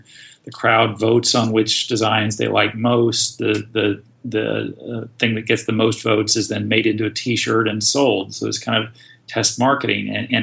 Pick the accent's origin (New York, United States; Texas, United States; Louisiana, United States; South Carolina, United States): Texas, United States; Austin; I grew up in Austin. I was a huge fan and participant in the Austin music scene